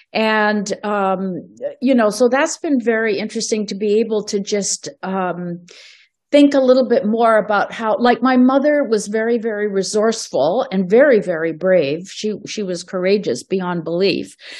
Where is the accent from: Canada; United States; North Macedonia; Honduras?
Canada; born there; because I was born here in Canada